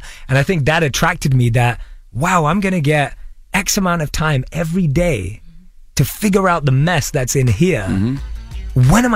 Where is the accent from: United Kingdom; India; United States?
United Kingdom; London; But I was born and raised in London